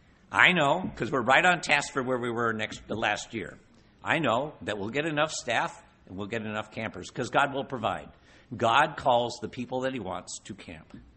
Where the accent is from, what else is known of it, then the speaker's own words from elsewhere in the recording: New York, United States; I came from New York, and I talk fast.